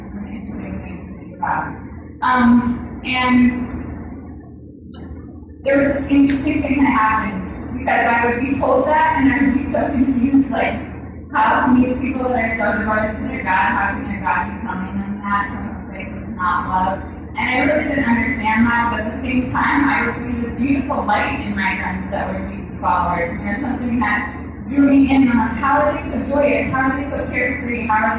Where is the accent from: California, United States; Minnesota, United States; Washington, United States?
Minnesota, United States; Winona; I grew up in Winona, Minnesota, which is a really small town in Minnesota. And we were about 55 Jewish families that were part of the Jewish community.